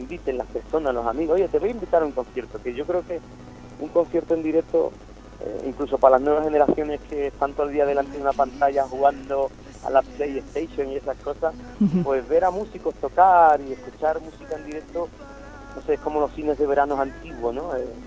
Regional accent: Jerez de la Frontera, Andalusia, Spain; No sé si será porque soy de Jerez de la Frontera y he hecho muchas vendimias para comprarme los primeros amplificadores de guitarra

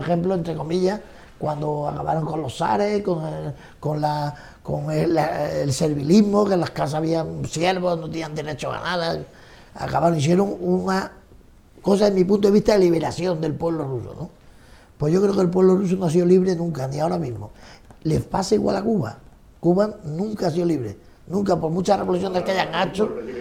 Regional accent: Spain; Yo soy primero español, eso, a mí me da igual, yo soy de aquí. Y yo me he venido aquí porque he querido. Y yo he nacido aquí y me gusta mi tierra, y me gusta su idiosincrasia, su forma de ser, su forma de actuar.

